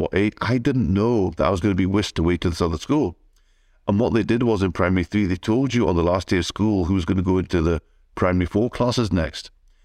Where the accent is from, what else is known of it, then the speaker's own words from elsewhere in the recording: Bishopbriggs, Scotland, United Kingdom; I grew up in Bishopbriggs in the north of Glasgow. I was born in 1970.